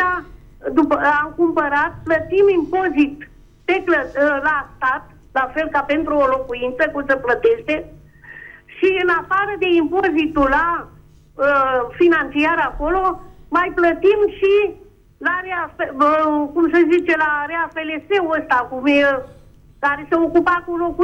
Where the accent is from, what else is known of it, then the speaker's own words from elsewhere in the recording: Craiova, Dolj, Romania; Alo, sunt din Craiova.